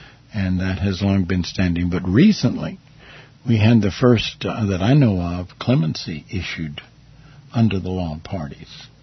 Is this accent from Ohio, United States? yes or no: no; Cloverleaf, Texas, United States; and I'm from Cloverleaf.